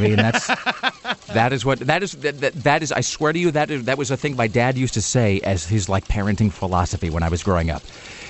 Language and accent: English; Washington, United States; now in Portland, United States; because I grew up in Washington and I spent some time in Portland, but I didn't grow up in Portland.